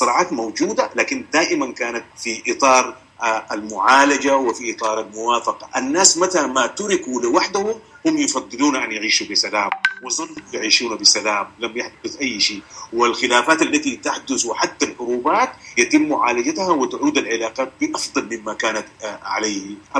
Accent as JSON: {"language": "Arabic", "country": "Sudan", "said": "ويكتفي أن نكون نحن شعب سوداني بكل ما تعمل هذه الكلمة."}